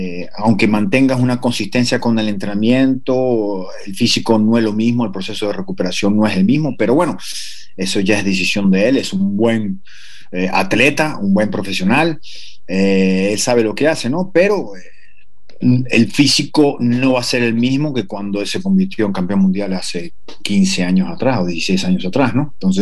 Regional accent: Caracas, Capital District, Venezuela; la zona donde yo me crié, en Caracas, Venezuela, en el barrio del Bosque.

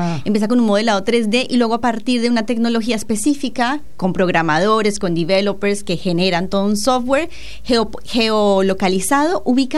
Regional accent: Colombia; accent: Colombian; Ay, sí, te va a tomar un par de años hasta que me agarres el acento.

